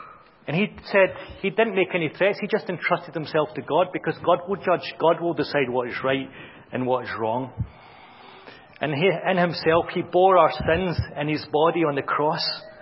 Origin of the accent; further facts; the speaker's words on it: Glasgow, Scotland, United Kingdom; I'm from Glasgow.